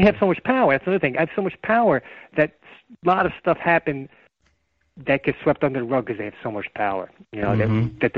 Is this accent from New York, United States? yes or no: yes; New York, United States; but I grew up in New York, and I grew up around all these in Westchester County, which is all the Wall Street bedroom community of Wall Street people.